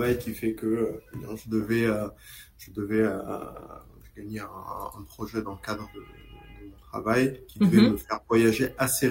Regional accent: Casablanca, Casablanca-Settat, Morocco; puisque je suis marocain. Mm-hmm. À la base, je suis venu de Casa.

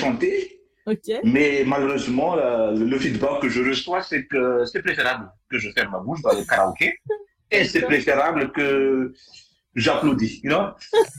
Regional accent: Madagascar; Oui, je suis né à Mada, j'ai grandi à Mada.

